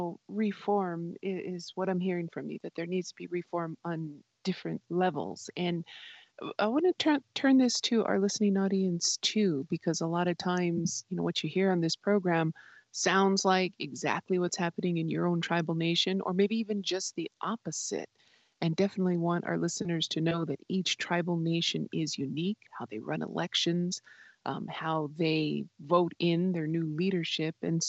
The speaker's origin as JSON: {"language": "English", "region": "New Mexico", "country": "United States", "said": "from Mesota Pueblo, and we are talking about tribal elections today."}